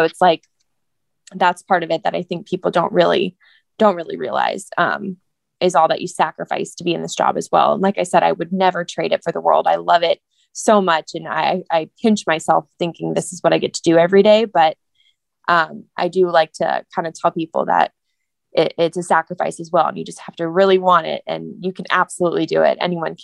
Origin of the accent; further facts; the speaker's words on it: Georgia, United States; And they all know I'm from Georgia. So, you know, the Atlanta Braves winning the World Series, we were off that day.